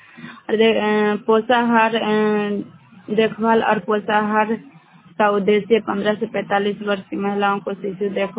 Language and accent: Hindi; Bihar, India; और मैं नॉर्थ से बोल रही हूँ। मेरा जिला नवादा पड़ता है।